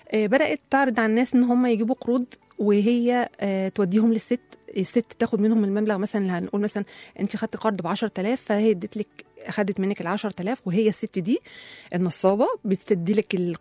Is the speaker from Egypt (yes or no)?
yes; Egypt; احنا طبعا مصريين بنشوف مثلا حد فتح محل موبايلات